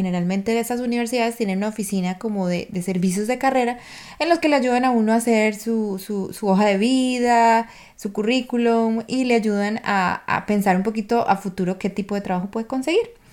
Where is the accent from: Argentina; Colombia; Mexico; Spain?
Colombia; en el caso mío, de pronto no viví discriminación concreta con respecto a mí como colombiana, por mi raza, por mi procedencia